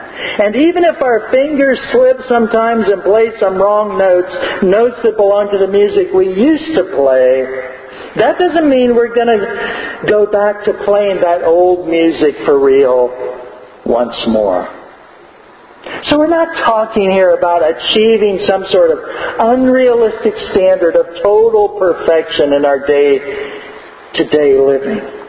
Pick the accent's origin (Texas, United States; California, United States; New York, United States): California, United States; when people find out from me that I grew up in California, many people say to me, I could never live in California.